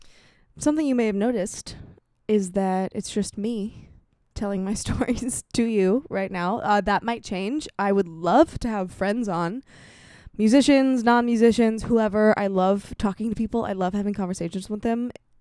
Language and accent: English; United States; because obviously I grew up in America and that's a big part of who I am